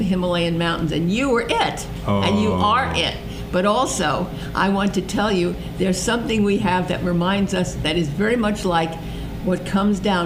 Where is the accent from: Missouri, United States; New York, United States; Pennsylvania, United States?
New York, United States; because I always said that I was originally from New York